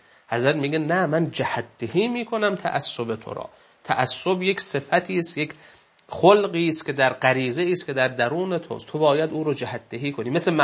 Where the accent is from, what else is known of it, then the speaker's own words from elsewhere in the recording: Iran; چون ما ایرانی هستیم